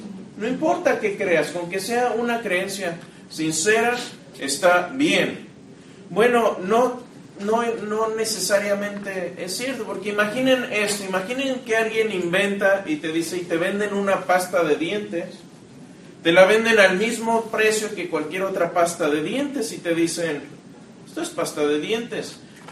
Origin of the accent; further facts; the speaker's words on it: Querétaro, Mexico; now in Houston, United States; yo soy de Querétaro. Querétaro, cuando yo empecé a vivir ahí en los 80s, pues era muy chiquito